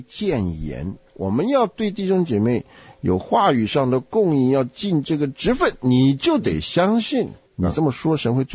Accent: China; 我们从中国来

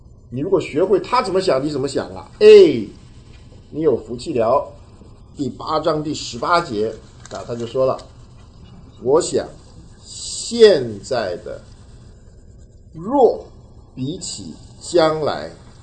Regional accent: China; 我们中国人会背书，我们都有两种背吧，一种叫做死背，对不对？

